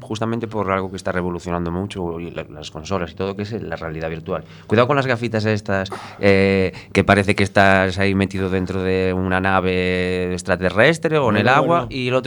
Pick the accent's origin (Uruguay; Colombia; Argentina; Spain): Spain; Galicia; also born or lived in Switzerland; yo nací en Suiza y tengo familia. Los gallegos sabes que emigramos mucho